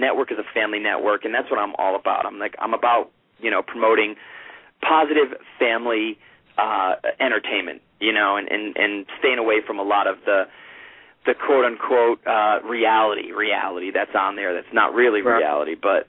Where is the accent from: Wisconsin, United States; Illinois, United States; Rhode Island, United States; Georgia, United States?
Rhode Island, United States; Rumford; I mean, I'm from Rumford, Rhode Island, this little town in Rhode Island.